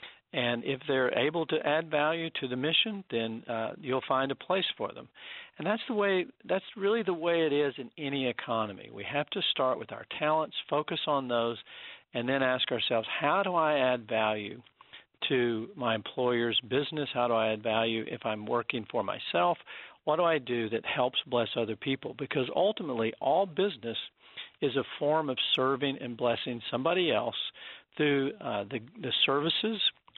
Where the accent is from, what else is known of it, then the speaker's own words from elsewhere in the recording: Texas, United States; I grew up in Texas, where my father runs an exploration company